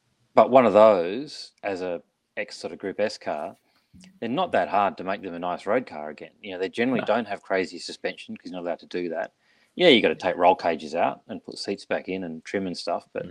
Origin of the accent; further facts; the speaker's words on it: Geraldton, Western Australia, Australia; Growing up in Geraldton